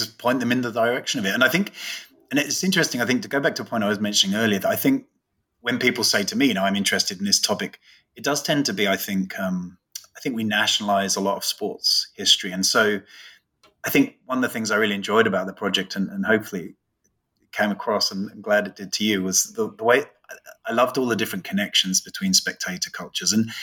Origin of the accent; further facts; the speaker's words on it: England, United Kingdom; That's right. I'm good. I'm going to be. I'll have two different hats on when the two teams play.